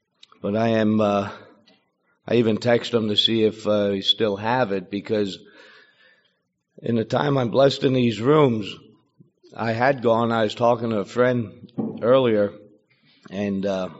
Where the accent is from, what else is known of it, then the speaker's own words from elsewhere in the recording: Emmaus, Pennsylvania, United States; born there; I was born up in Emmaus, a middle-class family.